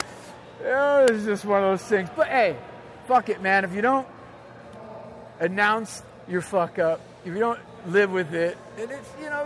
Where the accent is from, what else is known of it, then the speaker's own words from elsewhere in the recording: Lake Tahoe, California, United States; I grew up in Lake Tahoe, California. My dad was a mechanic. Fireman. I loved music.